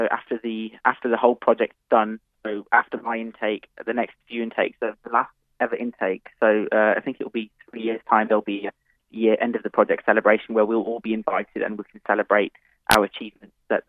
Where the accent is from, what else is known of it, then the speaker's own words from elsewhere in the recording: Birmingham, West Midlands, United Kingdom; I'm 19. I'm a student and I'm from Birmingham.